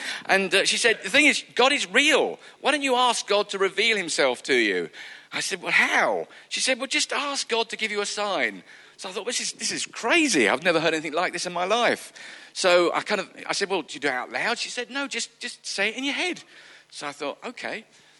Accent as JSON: {"language": "English", "town": "Ashford", "region": "South East England", "country": "United Kingdom", "tie": "born or raised there", "said": "And I met her in a pub in my hometown in Ashford, and I thought she looked quite good, and I wanted to impress my mates."}